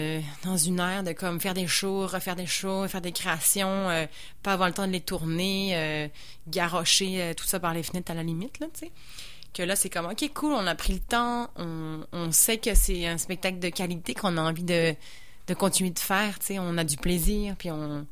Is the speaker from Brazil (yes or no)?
no; France; ben moi je suis française, fait que là, tu sais, j'avais quand même cette envie d'aller un petit peu découvrir le public en France